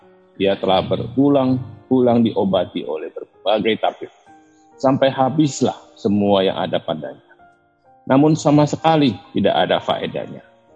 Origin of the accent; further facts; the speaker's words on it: Tangerang, Banten, Indonesia; also born or lived in Pontianak; dari Tangerang. Hari ini tapi saya rekaman dari kota kelahiran saya, Pontianak.